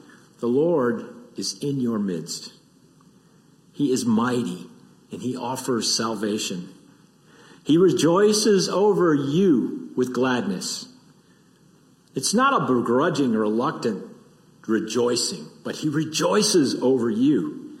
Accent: Michigan, United States; Growing up in Michigan, Christmas often meant cold and snow and hot chocolate and playing games together in the house with my brother and sister and mom and dad

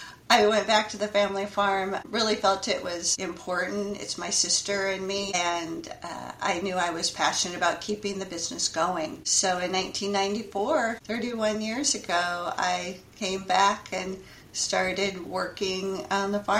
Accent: Yuba City, California, United States; Well, I was born and raised in Yuba City, California. That's kind of in the heart of rice country. We're about 30 minutes north of Sacramento, the capital of California.

